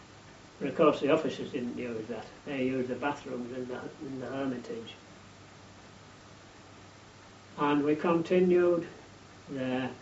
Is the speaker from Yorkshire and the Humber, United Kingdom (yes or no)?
yes; Scarborough, Yorkshire and the Humber, United Kingdom; I came from Scarborough, there was a lad came from Farley.